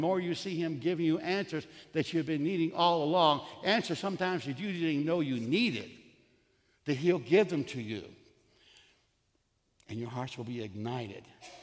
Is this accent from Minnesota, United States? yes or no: no; Texas, United States; I grew up in the Presbyterian Church, as they used to say, a child of the church, on the Gulf Coast of Texas.